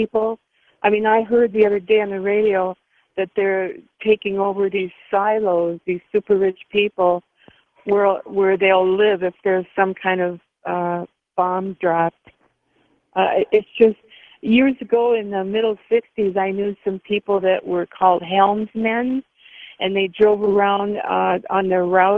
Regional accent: California, United States; now in Wisconsin, United States; I'm a senior citizen, and what I grew up in California and moved to Wisconsin about 40 years ago

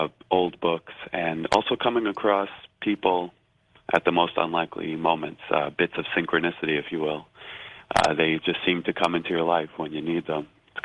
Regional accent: Long Island, New York, United States; Well, we're both Greek, and we're both from Long Island, so that'll do it.

